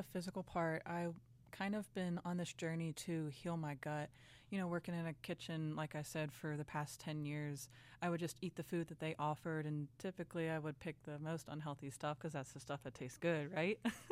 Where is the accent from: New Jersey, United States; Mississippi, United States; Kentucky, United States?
Kentucky, United States; I'm 25 and I'm from Northern Kentucky, which is about 20-ish minutes outside of Cincinnati, Ohio.